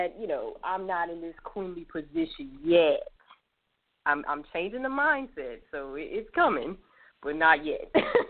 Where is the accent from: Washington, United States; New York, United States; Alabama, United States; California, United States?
Alabama, United States; Birmingham; I'm from the Birmingham area. Birmingham, Alabama.